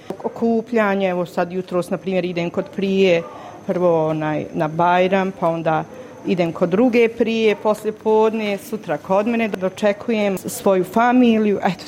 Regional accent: Travnik, Federation of Bosnia and Herzegovina, Bosnia & Herzegovina; ja sam inače iz Travnika, rodom starog.

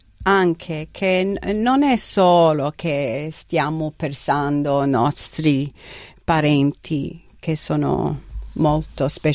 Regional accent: Sicily, Italy; now in Australia; perché il mio senso di essere è questo, che sono siciliana. Come posso vivere qui in Australia senza mia cultura?

